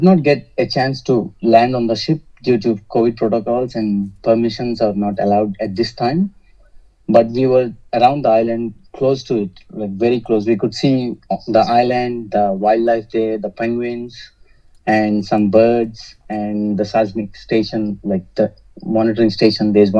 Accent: Telangana, India; moved away as an adult; now in Australia; I was born and brought up in Telangana, a southern state in India, and migrated to Australia in 2014 to study as an international student.

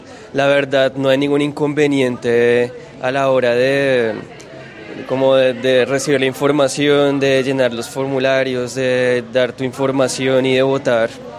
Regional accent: Bogotá, Colombia; Bogotano.

